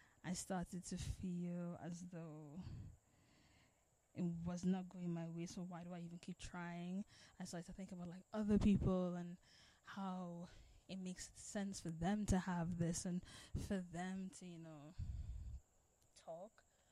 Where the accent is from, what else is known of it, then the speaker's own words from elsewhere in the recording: Trinidad & Tobago; it's not accessible from where I'm from Trinidad and Tobago, because we don't really talk about mental health.